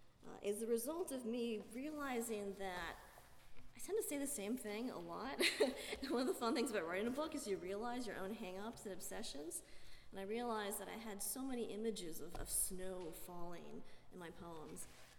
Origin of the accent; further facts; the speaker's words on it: Seoul, South Korea; I was born in Seoul, in South Korea, and I tried for years to write a poem about the experience of being a kid there